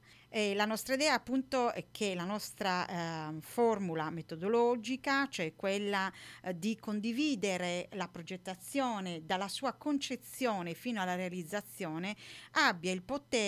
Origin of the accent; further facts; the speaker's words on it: Nuoro, Sardinia, Italy; Io sono sarda, vengo da Nuoro, la mia città